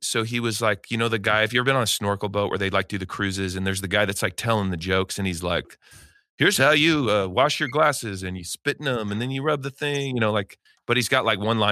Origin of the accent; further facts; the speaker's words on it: Eugene, Oregon, United States; so I grew up in Eugene, Oregon, which is like a great little 200,000 person town. University of Oregon's there.